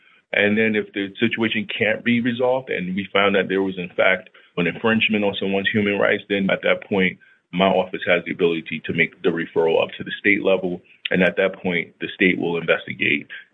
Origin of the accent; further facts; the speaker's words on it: Newark, New Jersey, United States; so growing up in Newark, it's a city comprised of roughly 300,000 people. That's just one city in the state inside of Essex County.